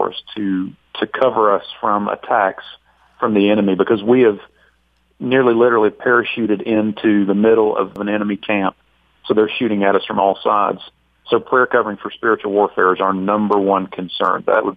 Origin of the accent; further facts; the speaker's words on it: Greenville, South Carolina, United States; Growing up in Greenville, South Carolina